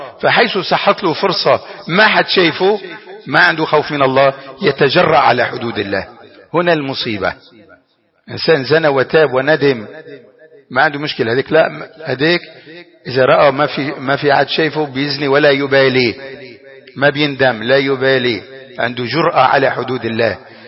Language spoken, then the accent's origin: Arabic; Lebanon; واحفظ بلدنا لبنان من كل فتنة.